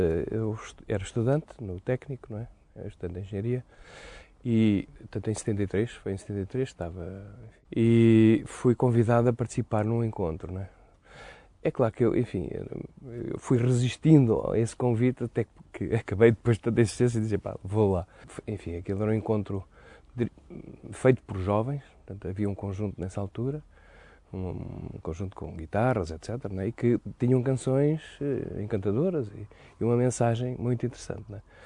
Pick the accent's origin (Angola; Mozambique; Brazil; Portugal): Portugal; Fátima, Centro; porque eu vim de Fátima, cheguei a Lisboa